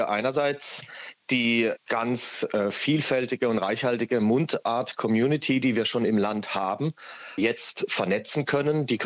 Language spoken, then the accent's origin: German; Baden-Württemberg, Germany; also born or lived in Tübingen; in Tübingen geboren, also im schwäbischen Sprachgebiet. Aber Sie werden es gleich hören, ich spreche kein Schwäbisch mehr. Ich bin in der Nähe von Freiburg im Südbadischen aufgewachsen.